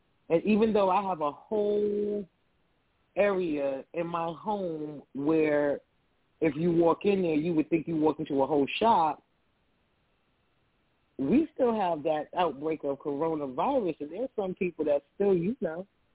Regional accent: New York, United States; a New Yorker, baby.

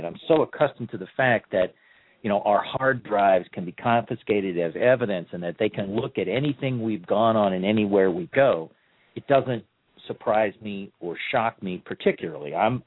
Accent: California, United States; I'm from California, so we don't know miles in geography very well.

